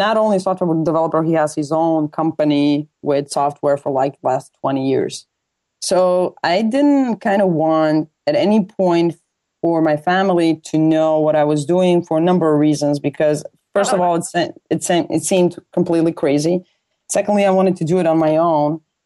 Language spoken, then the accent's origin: English; Croatia; because I was just, you know, I was from Croatia, and I, most of the times I had feeling that I'm on my own